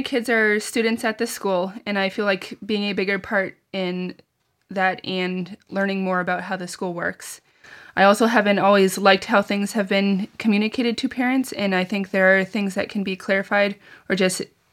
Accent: New Boston, New Hampshire, United States; Yes, I do. I was born and raised in New Boston.

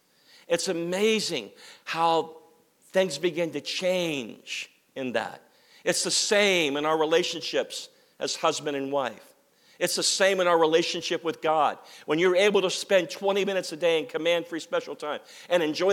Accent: Pennsylvania, United States; Back in the old days, I grew up near Penn State University

